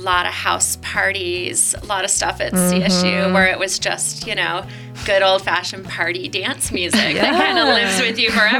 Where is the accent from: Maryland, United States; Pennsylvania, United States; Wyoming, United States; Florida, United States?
Wyoming, United States; Cheyenne; Yeah, well, I grew up in Cheyenne, Wyoming.